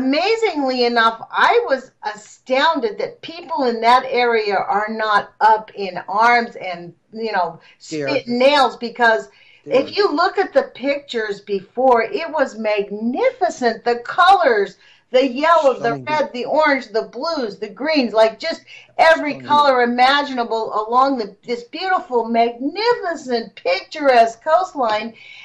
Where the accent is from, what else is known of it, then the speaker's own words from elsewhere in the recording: Los Angeles, California, United States; Like, I'm from Los Angeles originally, right?